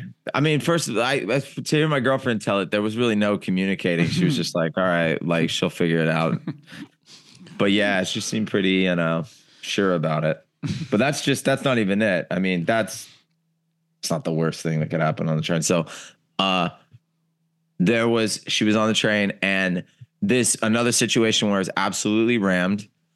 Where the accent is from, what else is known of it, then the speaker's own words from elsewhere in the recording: California, United States; Yeah, I grew up in California and nobody moves fast in California at all.